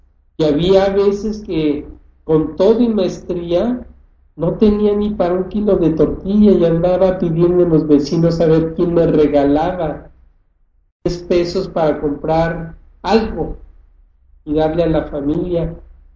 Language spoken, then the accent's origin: Spanish; Mexico; moved away; also born or lived in Saltillo; Yo tuve que salir de México porque había días que no tenía ni un peso para darle de comer a mi familia.